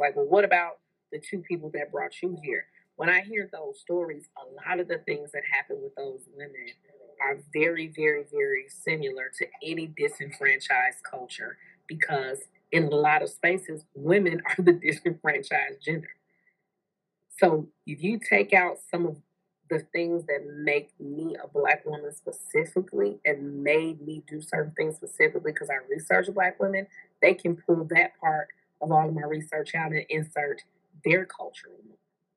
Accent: Chicago, Illinois, United States; Like, I'm from the south side of Chicago. What I know is that I'm not from Inglewood specifically.

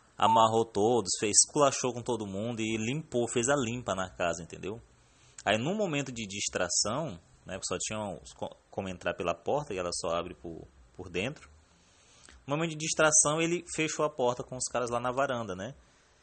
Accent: Maranhão, Brazil; e eu como brasileiro, né, nascido e criado no Brasil, no Maranhão

